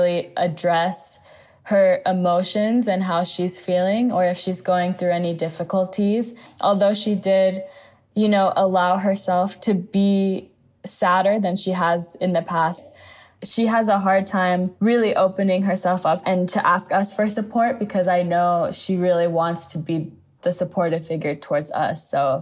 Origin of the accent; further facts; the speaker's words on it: Los Angeles, California, United States; also born or lived in New York; I'm from Los Angeles, California, and in my house, we call our parents mom and dad. So my mom and my dad are both immigrants from the Dominican Republic. We, as in my sisters and I, were born in New York